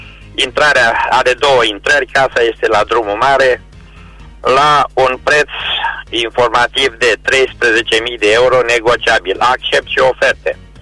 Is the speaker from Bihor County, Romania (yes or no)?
no; Timișoara, Timiș County, Romania; sunt din Timișoara.